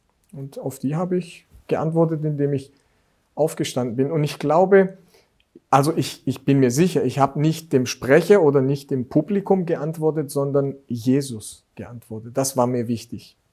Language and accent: German; Greece; auch in meine Heimat kommt. Das heißt, in Griechenland, ja, ich habe sehr viele und nette Menschen und suchende Menschen kennengelernt.